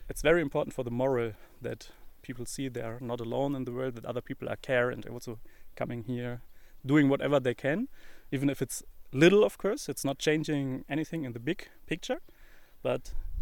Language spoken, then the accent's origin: English; Germany; English is a second language; from Germany.